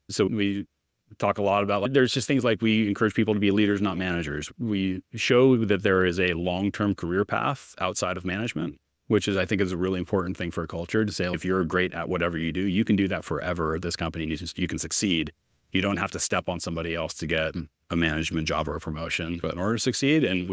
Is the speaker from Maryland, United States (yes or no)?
no; Ventura, California, United States; So part of this is how I justify deciding to start a company in my hometown.